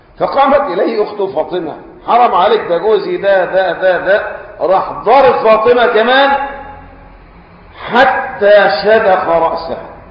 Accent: Egypt; هيمنة زي يقولوا احنا عندنا في مصر كده ايه همهمة

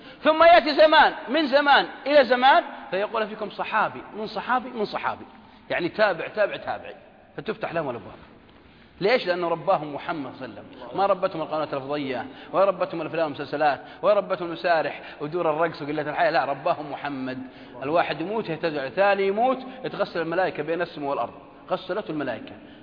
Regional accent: Najd, Saudi Arabia; على قول عندنا في نجد يقولون ما تواطن

